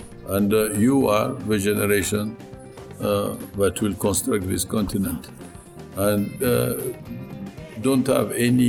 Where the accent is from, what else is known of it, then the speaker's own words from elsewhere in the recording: Niger; also born or lived in Canada / France; I was born in Niger, and I did my schooling in Niger, my university in Canada and France.